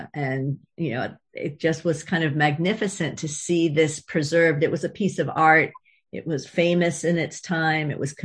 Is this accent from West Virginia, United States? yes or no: no; Boston, Massachusetts, United States; Well, I'm from Boston, and we always just called it the Maparium.